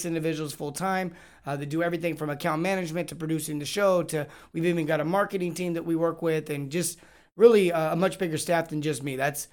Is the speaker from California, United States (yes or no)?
yes; California, United States; I grew up in California. So I was kind of pumped up. I was like, I'm going to get a chance to go back to where I grew up